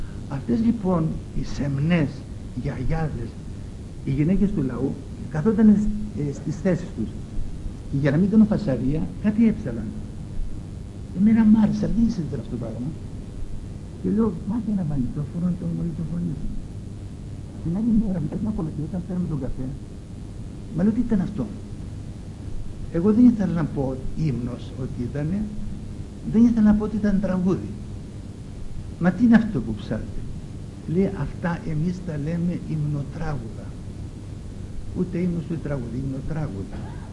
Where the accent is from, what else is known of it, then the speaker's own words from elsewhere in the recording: Crete, Greece; Και εγώ γεννήθηκα στην Κρήτη και πήρα αγωγή Ελλήνη της Κρήτης. Και πήρα αγωγή, αν θέλετε, λίγο σαν Γεχοβά.